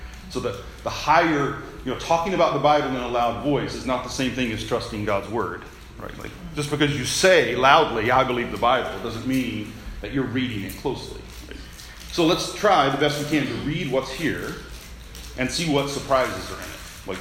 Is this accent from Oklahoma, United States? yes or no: yes; Oklahoma, United States; also born or lived in California / Tennessee / Florida; I'm from Oklahoma originally. I've lived in California for a bit and Tennessee for a bit, mostly because of school where I was attending or teaching. And then Florida for a few years and now back in Tulsa.